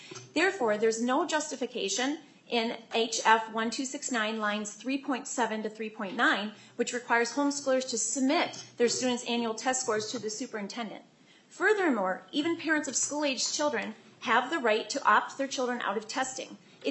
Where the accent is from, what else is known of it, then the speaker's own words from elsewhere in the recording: Minnesota, United States; I'm an English teacher, a home educator of 19 years to our six children, and a dyslexia advocate from Dakota County.